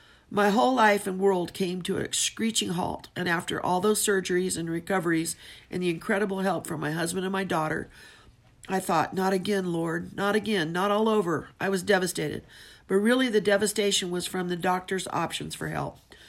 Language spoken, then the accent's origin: English; Texas, United States; And I'm from Texas, and when we were kids, we would say, hightail it, get going, go somewhere, go quickly.